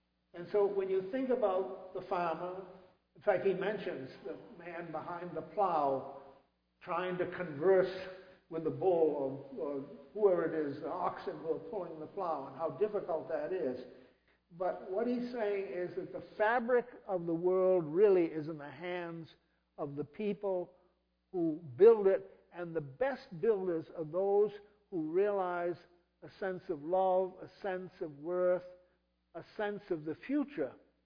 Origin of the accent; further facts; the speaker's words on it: Somerville, Massachusetts, United States; When I was a kid growing up in the Universalist Church in Somerville, we were down in the valley in the Unitarian fortress.